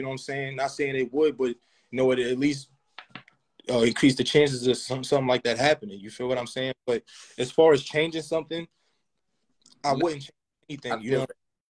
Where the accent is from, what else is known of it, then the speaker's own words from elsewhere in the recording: Brooklyn, New York, United States; I come from nothing. I'm from Brownsville, Brooklyn.